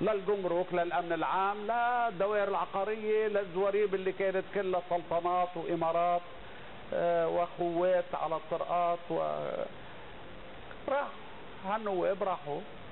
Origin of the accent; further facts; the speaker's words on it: Lebanon; الحق علينا نحن كلبنانيين